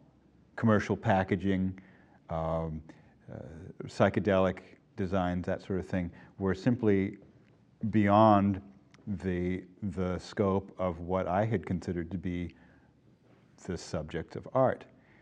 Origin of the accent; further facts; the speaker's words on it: Cape Cod, Massachusetts, United States; I grew up assuming that pretty much all of America was sort of like growing up on Cape Cod